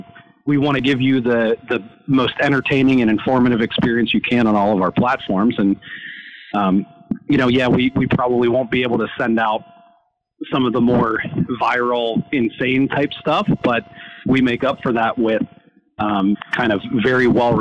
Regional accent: Pittsburgh, Pennsylvania, United States; I grew up in Pittsburgh and have been a fan all my life, and was one of the babies with the terrible towel on them when they were born.

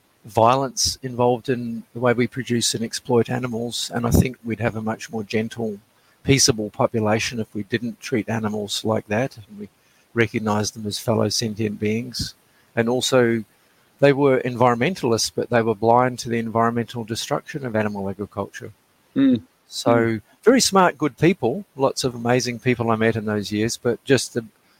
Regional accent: New Zealand; now in Australia; I grew up in beautiful New Zealand, the land of the long white cloud, as it's called by the Maori, the native people there.

